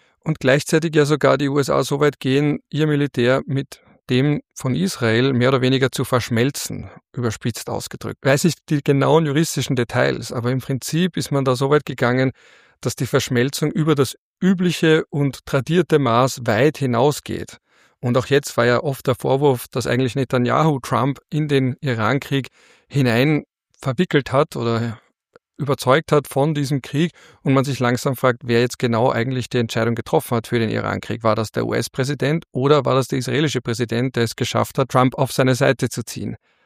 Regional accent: Austria; Das sage ich jetzt auch wieder als Österreicher

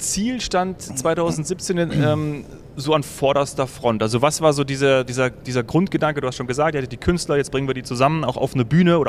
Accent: Munich, Bavaria, Germany; Also ich als Münchner weiß das.

